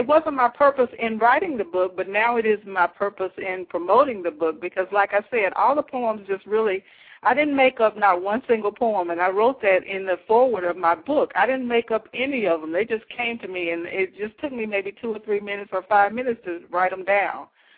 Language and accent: English; Tupelo, Mississippi, United States; also born or lived in Memphis; Well, I grew up here in Tupelo, Mississippi. I went to school in Boston, at Boston University in Boston, Massachusetts.